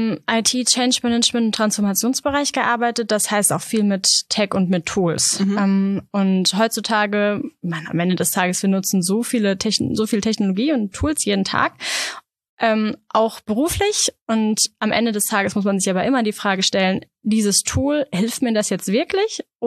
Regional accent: Germany; Meine Co-Founder, jemand aus, also ein Mexican-American und jemand aus Japan und dann ich als Deutsche, wir waren wirklich grundunterschiedlich.

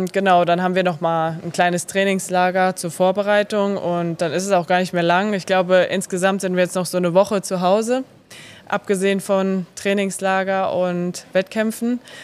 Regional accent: Siegen, North Rhine-Westphalia, Germany; Ich komme aus Siegen und so.

